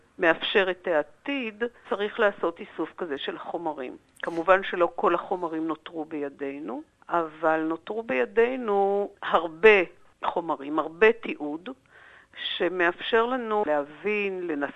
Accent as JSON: {"language": "Hebrew", "town": "Jerusalem", "region": "Jerusalem District", "country": "Israel", "said": "אני ירושלמית, ההשכלה שלי היא האוניברסיטה העברית, למדתי היסטוריה"}